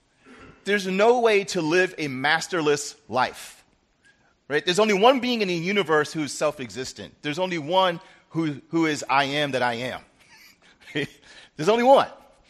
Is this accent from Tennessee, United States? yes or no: no; New York, United States; By the way, I'm a New Yorker.